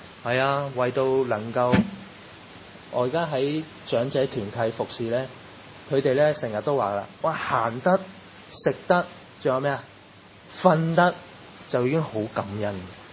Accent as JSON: {"language": "Cantonese", "town": "Chaozhou", "region": "Guangdong", "country": "China", "said": "咁因为我係潮州人嚟嘅，咁潮州人呢咁係好传统拜嗰啲偶像，好迷信嘅佢哋。"}